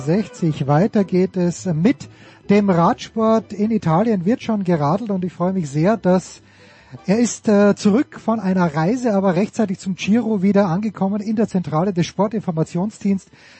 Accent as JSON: {"language": "German", "country": "Austria", "said": "als Österreicher hat man eher auf die Amateure geschaut"}